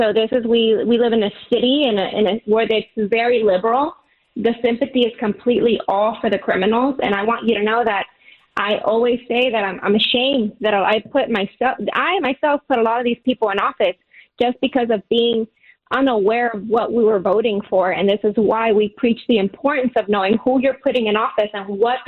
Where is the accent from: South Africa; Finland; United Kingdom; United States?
United States; Pasadena, Texas; I am from Pasadena, Texas myself, and I know that to be a safe community.